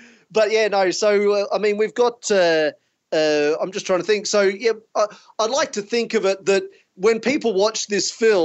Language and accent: English; Gold Coast, Queensland, Australia; I'm from the Gold Coast in Australia.